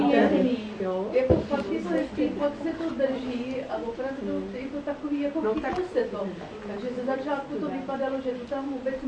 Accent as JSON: {"language": "Czech", "region": "Moravia", "country": "Czechia", "lives_now": "Jirkov, Czechia", "said": "Morava je rozšířená o Jirkov. Nás je tam hrozně moc, akorát, že vlastně my jsme z Obstijova"}